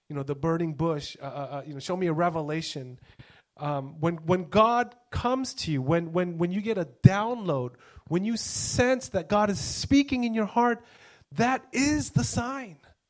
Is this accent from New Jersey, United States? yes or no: no; California, United States; moved away as an adult; also born or lived in Beijing, China / Hong Kong; now in Singapore; growing up in California, I love going hiking and camping.